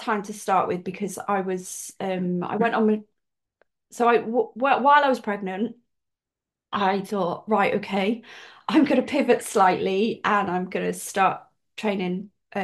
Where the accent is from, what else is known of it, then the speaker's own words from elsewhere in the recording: Cardiff, Wales, United Kingdom; I'm from Cardiff, and I wanted to come home.